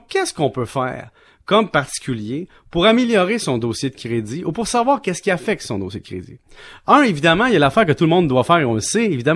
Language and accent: French; Valleyfield, Quebec, Canada; Moi, j'ai grandi à Valleyfield avec le Soleil.